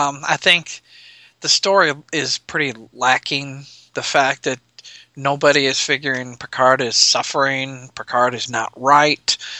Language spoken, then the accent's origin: English; Nebraska, United States; from Nebraska.